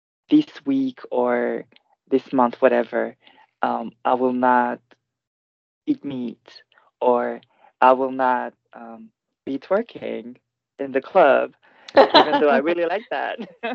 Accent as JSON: {"language": "English", "country": "Guadeloupe", "said": "I'm from Guadeloupe, but Cambois is common to Guadeloupe and Martinique. Both islands have the culture of Cambois."}